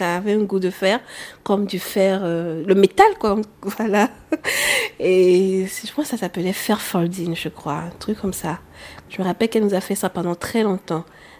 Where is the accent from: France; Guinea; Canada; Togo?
Togo; Il y a une tisane qu'on appelle chez nous au Togo. Je suis togolaise.